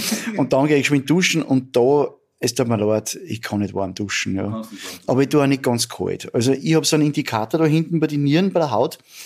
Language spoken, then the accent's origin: German; Grundlsee, Styria, Austria; also born or lived in Bad Ischl; geboren in Bad Ischl, aufgewachsen am Grundlsee, lange Zeit